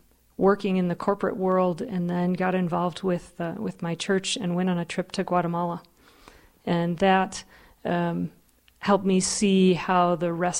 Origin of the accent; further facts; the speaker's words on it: St. Paul, Minnesota, United States; I grew up in St. Paul, Minnesota.